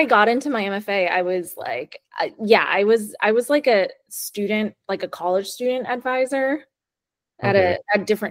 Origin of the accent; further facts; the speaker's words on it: Boston, Massachusetts, United States; Boston? Like Boston? The suburbs, yeah.